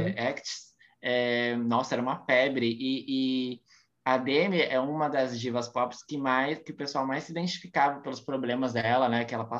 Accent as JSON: {"language": "Portuguese", "country": "Brazil", "said": "eu falo 1989 porque eu sou brasileira, não sei, I don't speak English, então eu falo 1989."}